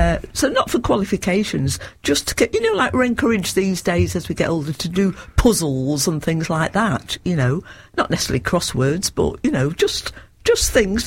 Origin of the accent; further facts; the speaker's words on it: Blackpool, North West England, United Kingdom; I'm from Blackpool, Thornton Cleveland's.